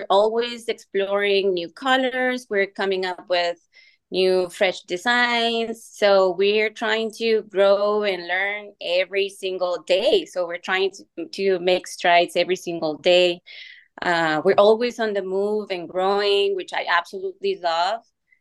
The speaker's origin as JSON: {"language": "English", "country": "Mexico", "tie": "born or raised there", "moved": "as an adult", "lives_now": "United States", "said": "I was actually born and raised in Mexico. I came to the US as an international student."}